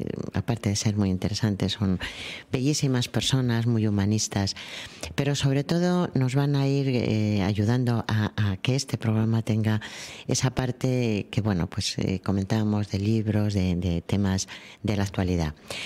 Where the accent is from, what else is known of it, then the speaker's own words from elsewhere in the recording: Castile, Spain; como dicen en mi tierra, ya sabéis que yo soy castellana, en agosto frío en rostro